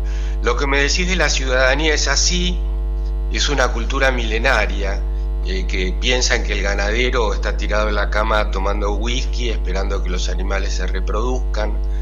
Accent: Tigre, Buenos Aires Province, Argentina; now in Santo Tomé, Argentina; Santo Tomé Corrientes porque viví acá muchísimos años y tengo mi corazón puesto acá, pero yo soy de Tigre, o sea, conurbano norte

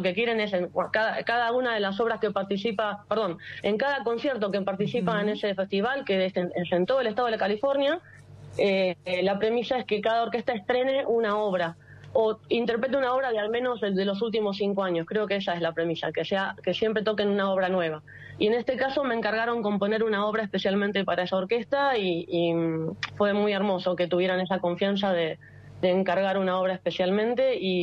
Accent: Argentina; esta vez va a ser mi primer estreno de una obra orquestal en Argentina y va a ser maravilloso también para mí poder saber que estoy acá disfrutando en mi país

